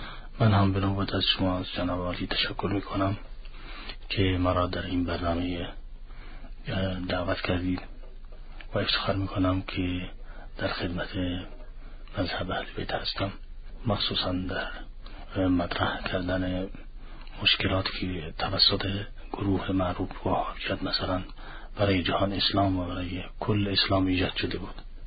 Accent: Yemen; also born or lived in Saudi Arabia; اصالتاً اهل یمن هستم.

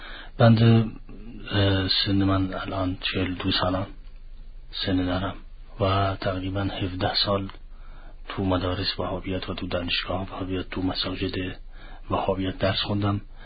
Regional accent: Yemen; also born or lived in Saudi Arabia; اصالتاً اهل یمن هستم.

